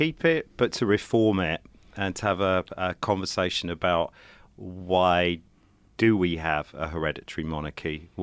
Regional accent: St Albans, East of England, United Kingdom; I was born in England, just outside London, St. Albans, but my parents are both working class Irish immigrants and Catholic. So I grew up with immigrant Irish Catholic parents in an English schooling system.

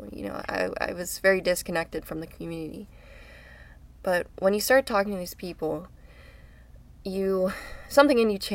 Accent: Ohio Valley, United States; But now that, you know, I know the story of my hometown and I know what people have gone through, and I want to be able to help return the Ohio Valley back to the state that it used to be in some capacity.

